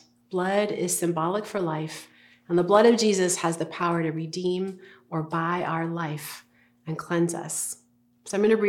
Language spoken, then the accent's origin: English; Minnesota, United States; moved away as an adult; See, I'm from Minnesota, the land of 10,000 lakes, yes, but we have this saying, cold nose, warm heart. I moved to Boston after college, and I kind of went into some culture shock.